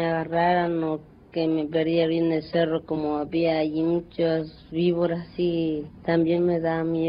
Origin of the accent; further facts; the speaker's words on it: Mexico; now in United States; Cuando nos vinimos de México me sentí triste por mis hermanos